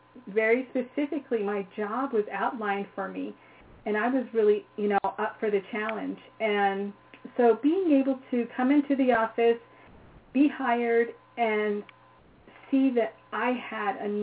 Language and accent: English; Fort Defiance, Arizona, United States; From the beginning, when I was raised in Fort Defiance, Arizona, there's one significant person in particular who really supported my whole being